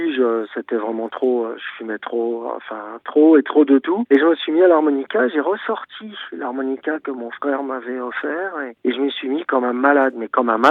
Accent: Champigny-sur-Marne, Île-de-France, France; Moi, je suis de Champigny-sur-Marne, banlieue sud-est, vraiment collée à Paris, tu vois.

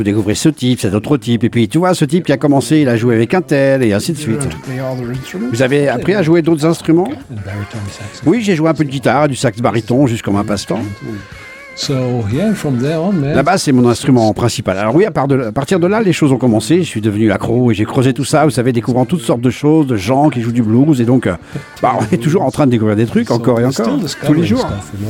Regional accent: Gallipoli, Çanakkale, Turkey; parce que je suis originaire de Turquie

